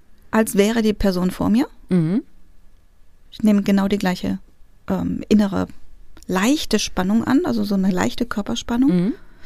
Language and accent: German; Greece; na, ich bin ja Griechin, ich mache das ja auch ein bisschen mehr